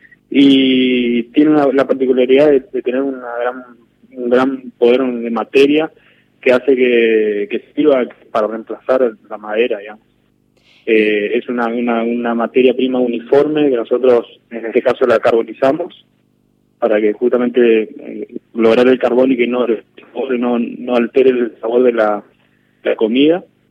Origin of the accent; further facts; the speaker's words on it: Corrientes, Argentina; yo soy de Corrientes, la capital del arroz junto con Entre Ríos